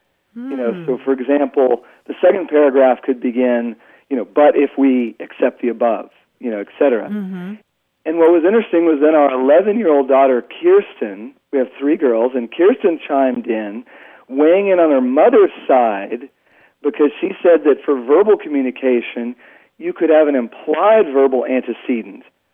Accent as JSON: {"language": "English", "town": "McKinney", "region": "Texas", "country": "United States", "said": "I'm from McKinney, Texas."}